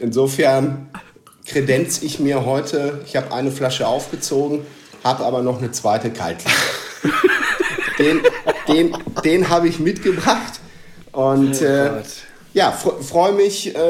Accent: North Rhine-Westphalia, Germany; Aber ich bin 36, bin Westfale

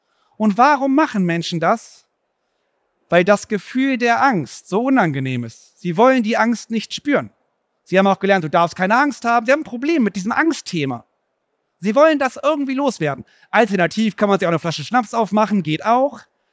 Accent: Cologne, North Rhine-Westphalia, Germany; Ich komme aus Köln

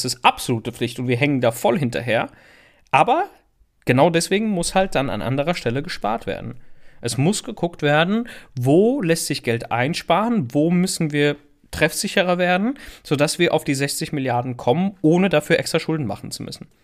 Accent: Italy; Als Italiener koche ich natürlich nur mit Olivenöl.

